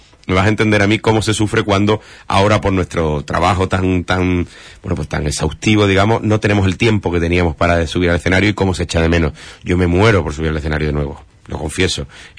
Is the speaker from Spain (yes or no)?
yes; Huelva, Andalusia, Spain; he dicho que soy de Huelva